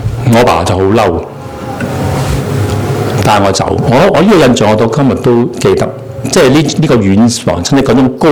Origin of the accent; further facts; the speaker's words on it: China